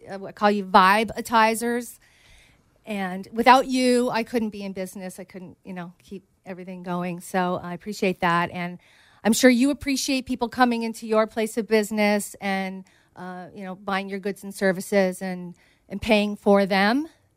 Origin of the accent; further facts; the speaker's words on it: Canada; I don't know if you know, I'm from Canada. Those are my roots.